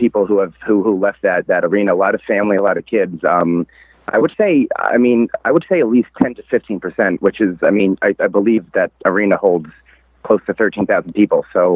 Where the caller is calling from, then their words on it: Clark, New Jersey, United States; I'm actually calling from Clark, New Jersey, but I attended the show tonight in Newark.